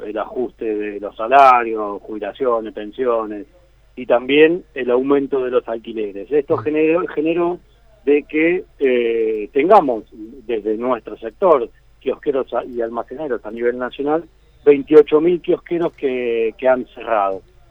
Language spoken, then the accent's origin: Spanish; Lomas de Zamora, Buenos Aires Province, Argentina; Así es, soy del partido de Lomas de Zamora